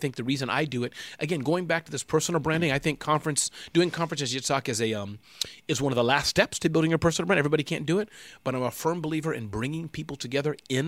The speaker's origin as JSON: {"language": "English", "town": "Brooklyn", "region": "New York", "country": "United States", "tie": "born or raised there", "said": "I grew up in Brooklyn."}